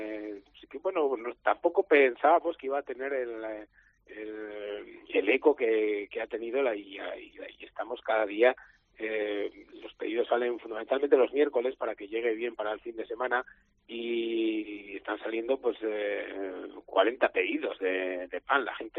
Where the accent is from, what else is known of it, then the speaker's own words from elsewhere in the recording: Navarre, Spain; Yo vengo de un pueblo de la Ribera de Navarra